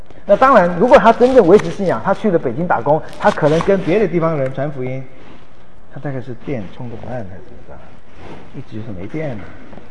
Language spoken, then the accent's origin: Chinese; Taiwan; 我台湾长大了